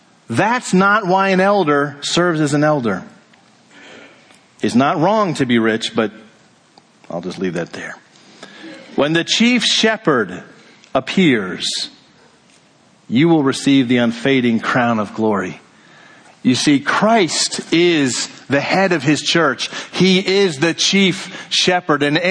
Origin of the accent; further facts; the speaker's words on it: Ireland; And I feel badly that I'm not wearing green this morning, being an Irish guy as I am.